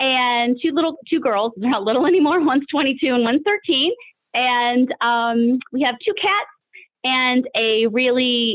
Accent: New York, United States; now in Florida, United States; But I grew up in Western New York in a very small town, which is actually featured in the book that we're about to talk about. And I currently live full-time in Florida

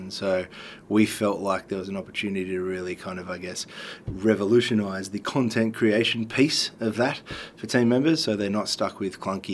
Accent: Arkansas, United States; you know, hey, I'm from Arkansas.

